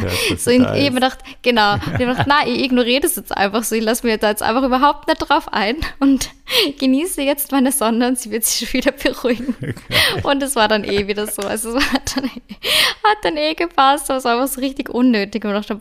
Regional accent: Salzburg, Austria; Ich bin eine Salzburgerin, also irgendwie habe ich es auch in mir drin.

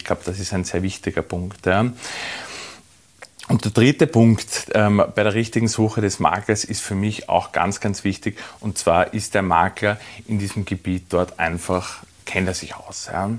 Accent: Mödling, Lower Austria, Austria; ich komme aus Mödling, ja

